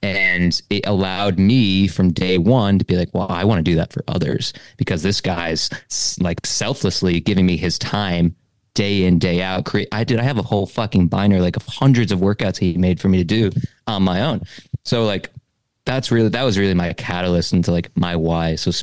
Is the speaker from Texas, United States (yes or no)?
no; Connecticut, United States; Born and raised East Coast, just like you. I'm not too far from Jersey. I was born in Connecticut.